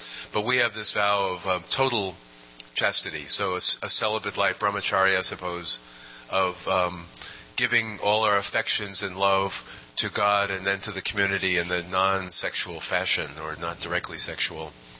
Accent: Brooklyn, New York, United States; I'm from New York City, too. I'm from Brooklyn.

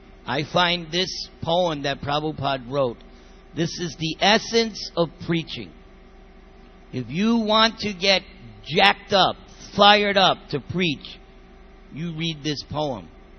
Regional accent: New York, United States; moved away; And I'm from New York. That's how you think. When you're a New Yorker, you think, hey, forget about it. We're New Yorkers.

